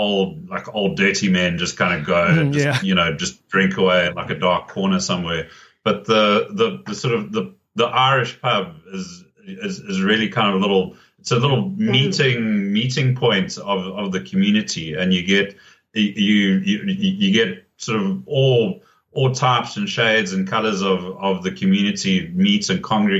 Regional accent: South Africa; when they discover that we're from South Africa, they'll say, oh, we've been there.

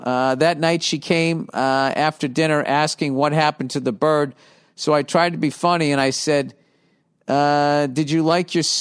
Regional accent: Tunisia; I'm from Tunisia.

